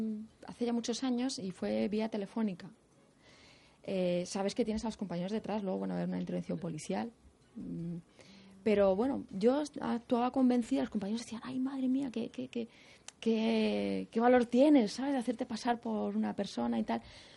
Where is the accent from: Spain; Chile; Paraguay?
Spain; no sé por qué soy española